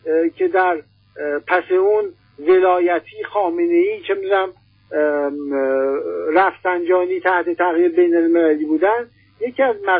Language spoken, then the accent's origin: Persian; Iran; چون ما ایرانی هستیم و فرهنگ خودمون رو داریم